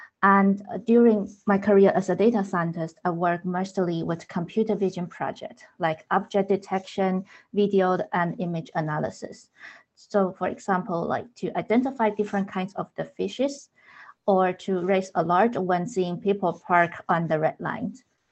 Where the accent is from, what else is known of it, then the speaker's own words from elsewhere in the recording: Taiwan; now in Berlin, Germany; I'm based in Berlin in Germany. Originally, I come from Taiwan.